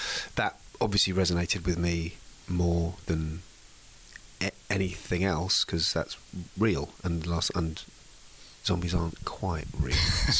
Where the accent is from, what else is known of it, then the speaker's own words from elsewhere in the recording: England, United Kingdom; for me, as an English person